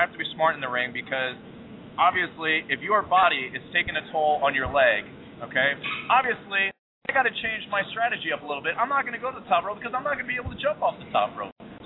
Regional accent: Pennsylvania, United States; also born or lived in Hawaii; Now, see, I I'm originally from Hawaii, but I grew up mainly in Pennsylvania, and we don't care about New Jersey.

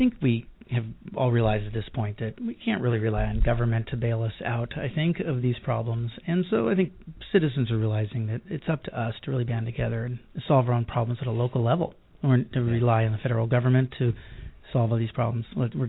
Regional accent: Sebastopol, California, United States; I come from Sebastopol.

